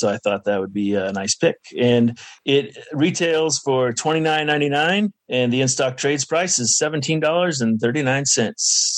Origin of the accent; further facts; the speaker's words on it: Colo, Iowa, United States; And I grew up in Colo, which is a small town in Iowa.